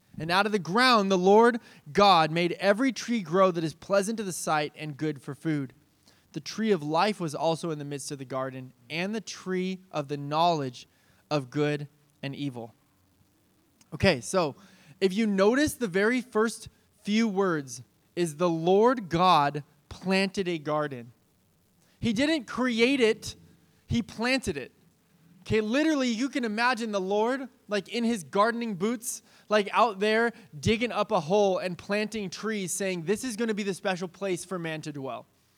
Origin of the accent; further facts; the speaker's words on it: California, United States; do you hear waves crashing, or is that just me because I'm from SoCal, right?